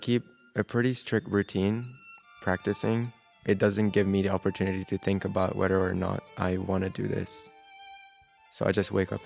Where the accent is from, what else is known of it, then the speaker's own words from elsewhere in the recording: Budapest, Hungary; now in Los Angeles, United States; from Hungary, and I'm currently studying at the Colburn Music Academy in Los Angeles, California. I grew up in Budapest, which is a very culturally diverse city